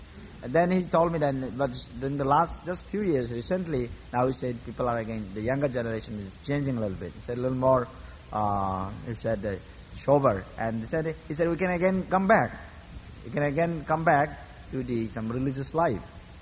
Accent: India; since I'm from India

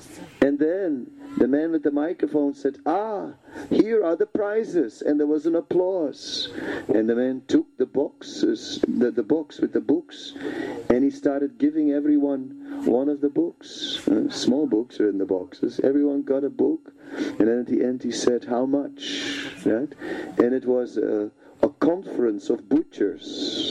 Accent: Netherlands; English is a second language; and, you know, I'm from the Netherlands, and the Dutch always make jokes about the Belgians, right?

